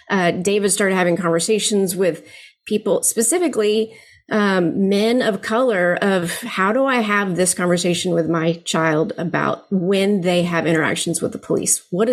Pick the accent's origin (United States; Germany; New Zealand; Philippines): Philippines; I grew up in the Philippines, my parents were missionaries there. So I have very kind of a different worldview than just kind of living in Texas my whole life.